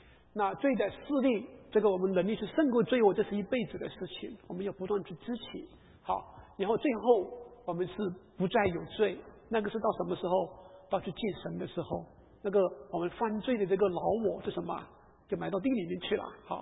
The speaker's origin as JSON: {"language": "Chinese", "country": "China", "moved": "yes", "said": "我们从大陆刚出来的时候"}